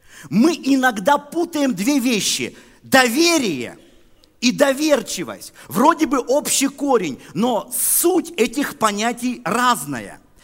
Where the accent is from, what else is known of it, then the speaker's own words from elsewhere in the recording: Yekaterinburg, Sverdlovsk Oblast, Russia; Я сам родился в Екатеринбурге, женился в Екатеринбурге, крестился в Екатеринбурге. То есть это город, в котором я вырос. Я уралец коренной, россиянин. Вот. И это мой город.